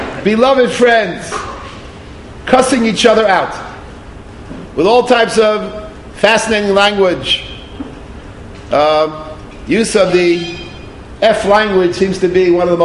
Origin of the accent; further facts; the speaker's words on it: Bronx, New York, United States; I know this area well. I was here 50 years ago. I grew up in the Bronx.